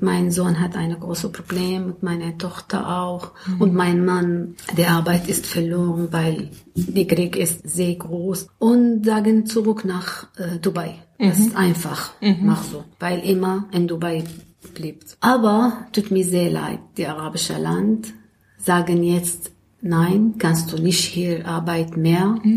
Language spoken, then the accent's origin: German; Damascus, Damascus Governorate, Syria; German is a second language; moved away as an adult; now in Germany; Ich komme aus Syrien, aus Damaskus. Und ich bin 56 Jahre alt. Mhm. Ich bin verheiratet, ich habe zwei Kinder. Und ich bin in Deutschland seit ungefähr 6 Jahren gekommen.